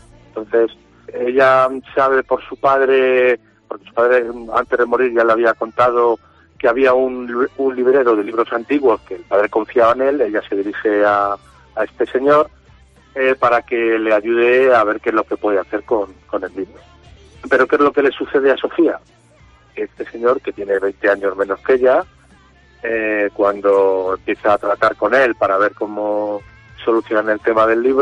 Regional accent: Madrid, Community of Madrid, Spain; now in Castellón, Spain; yo soy de Madrid, aunque llevo 30 años viviendo en 31, o sea, para ser más exacto, viviendo en Castellón.

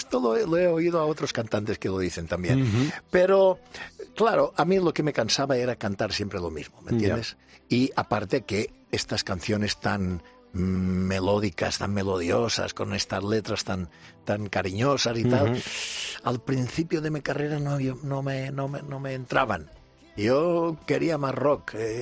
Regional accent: Balearic Islands, Spain; soy mallorquín, soy de Mallorca, y todos los isleños, la gran mayoría, nos tira demasiado la tierra.

